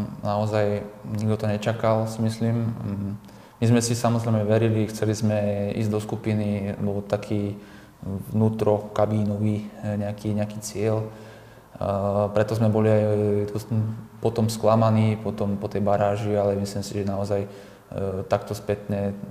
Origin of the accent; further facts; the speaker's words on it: Žilina, Žilina Region, Slovakia; čo som ako registroval ako Žilinčan